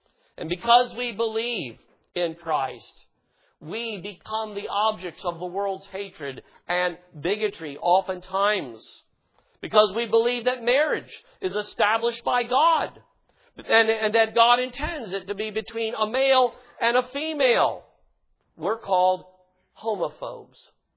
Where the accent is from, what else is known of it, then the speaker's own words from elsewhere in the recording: Southern United States, United States; I'm a Southerner. I know, I got caught up in that. It's hard to get out of you. I mean, I love the South. I love being born in the South and raised in the South.